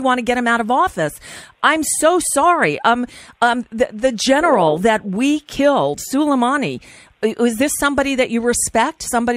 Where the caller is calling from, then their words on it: United States; I'm calling from the United States.